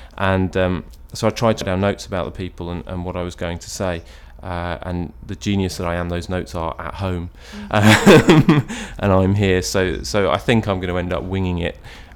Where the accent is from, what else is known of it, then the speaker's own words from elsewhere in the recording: East of England, United Kingdom; now in Ripon, United Kingdom; I grew up in Essex, but my dad's a Yorkshireman, so I spent a big chunk of my childhood being told that I needed to get back up north